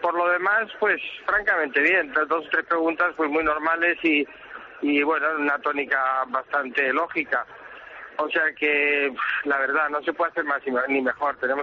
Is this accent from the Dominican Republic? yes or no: no; Spain; como español